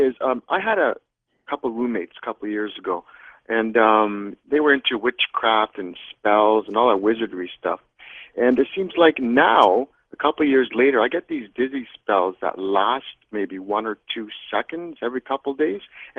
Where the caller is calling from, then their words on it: Hamilton, Ontario, Canada; I'm calling from Hamilton, Ontario, Canada.